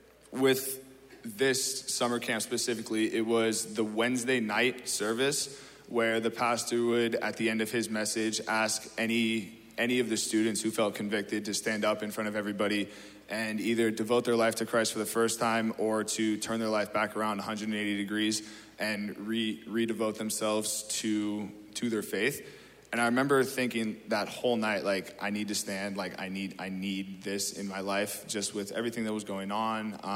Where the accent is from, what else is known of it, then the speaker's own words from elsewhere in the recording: California, United States; But I've been born and raised in the Bay, have a ton of connections here, and grown up here all my life.